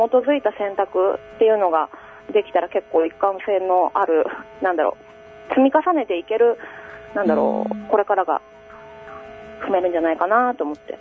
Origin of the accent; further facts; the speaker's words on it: Shimane, Japan; 美味しいですよ。島根、ぜひ。